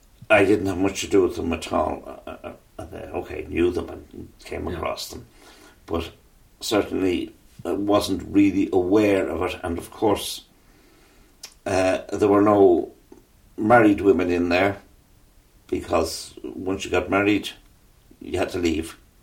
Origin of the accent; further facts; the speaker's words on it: Dublin, Leinster, Ireland; Well, I grew up in Dublin, and as far as I was concerned, it was there when you went on the number 12 bus